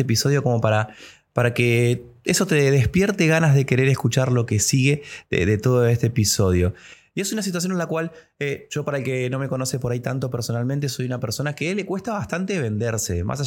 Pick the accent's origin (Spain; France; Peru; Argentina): Argentina; now in Mexico; le digo, soy de Argentina.